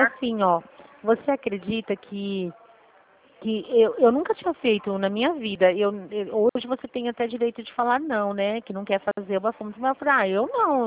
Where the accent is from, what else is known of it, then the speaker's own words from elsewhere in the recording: Flora Rica, São Paulo, Brazil; Ah, eu sou de Flória Rica, na verdade, já ouviu falar?